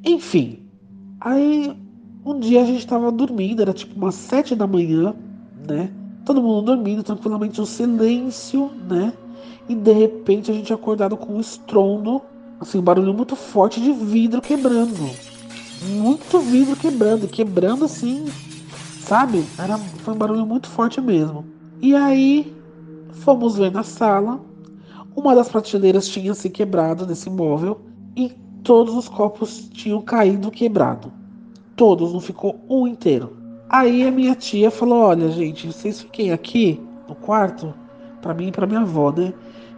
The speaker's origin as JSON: {"language": "Portuguese", "region": "São Paulo", "country": "Brazil", "said": "Eu sou de São Paulo"}